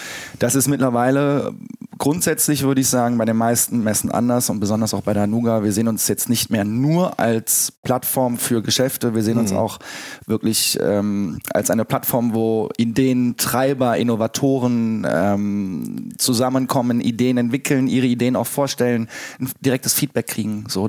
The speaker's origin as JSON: {"language": "German", "town": "Bonn", "region": "North Rhine-Westphalia", "country": "Germany", "said": "Ich bin Bonner, also ich bin tatsächlich Rheinländer."}